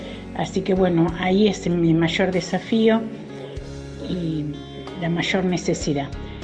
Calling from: Buenos Aires, Argentina; de Buenos Aires.

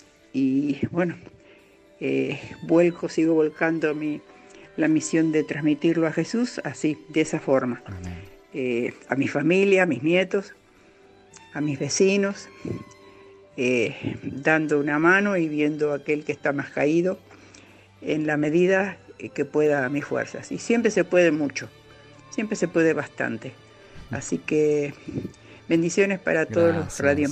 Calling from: Ramos Mejía, Buenos Aires Province, Argentina; de Ramos Mejía, provincia de Buenos Aires.

